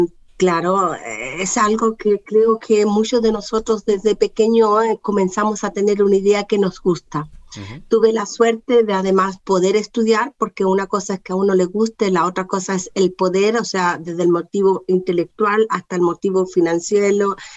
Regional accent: Chiguayante, Biobío, Chile; Yo soy nacida en Coronel, viví en Chiguayante

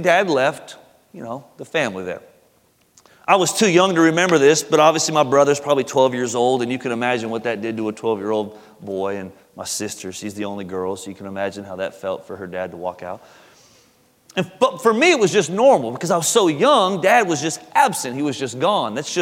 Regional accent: California, United States; So, but I'm originally from California, dude, and I was out there on the West Coast, man. And so I'm from Southern California.

